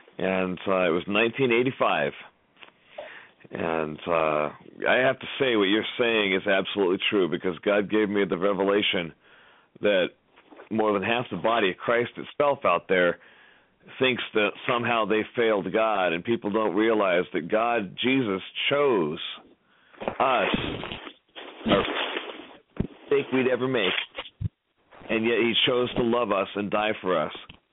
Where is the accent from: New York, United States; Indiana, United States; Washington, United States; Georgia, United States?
Washington, United States; Seattle; And in my neighborhood, I grew up in South Seattle, and back in my neighborhood, a little Catholic community, there was a revival that took place back in 1982.